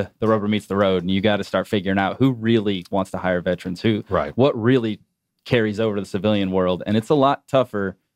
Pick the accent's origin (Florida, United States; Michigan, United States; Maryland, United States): Florida, United States; So I'm from Florida. I want to stay in the south.